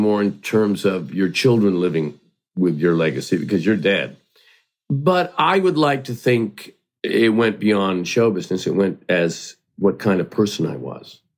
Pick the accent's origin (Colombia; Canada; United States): Canada; Hamilton, Ontario; I grew up in Hamilton, Ontario, Canada, and I only watched American television. I didn't watch any Canadian. We got all our stations through Buffalo.